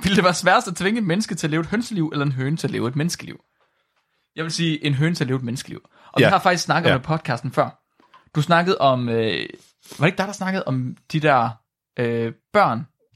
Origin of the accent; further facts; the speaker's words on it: Jutland, Denmark; accent: Jutlandic; Jeg har den jyske dialekt